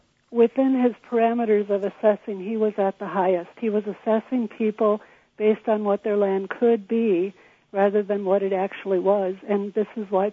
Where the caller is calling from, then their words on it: Stevens Point, Wisconsin, United States; Hi, I'm calling from the Stevens Point area.